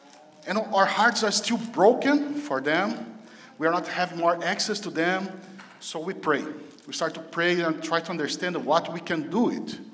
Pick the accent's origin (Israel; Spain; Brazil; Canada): Brazil; English is a second language; now in Minneapolis, United States; My weird accent is because I come from Brazil.